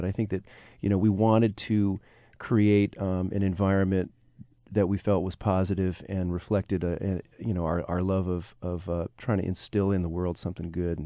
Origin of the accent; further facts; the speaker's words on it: Pennsylvania, United States; now in Nevada City, United States; Well, and Gary Campus and I met 30 years ago when I came from Pennsylvania. We met on the music scene in Nevada City, California